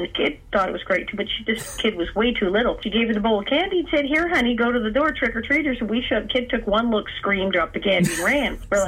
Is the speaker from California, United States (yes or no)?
yes; Hollywood, California, United States; I grew up in Hollywood.